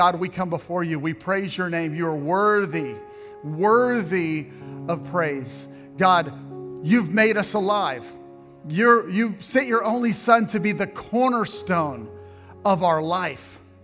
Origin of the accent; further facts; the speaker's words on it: Kansas, United States; We're from Kansas. We just got off. We rode our horse.